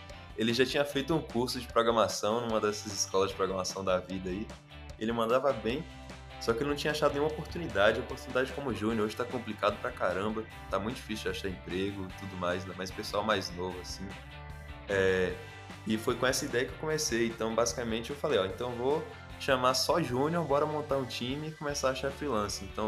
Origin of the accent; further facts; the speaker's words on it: Bahia, Brazil; Eu sou da Bahia, só que eu estava trabalhando para o Tocantins.